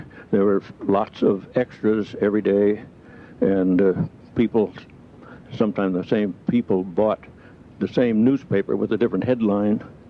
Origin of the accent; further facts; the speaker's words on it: Spokane, Washington, United States; Well, I was born in Spokane, Washington, before the beginning of time.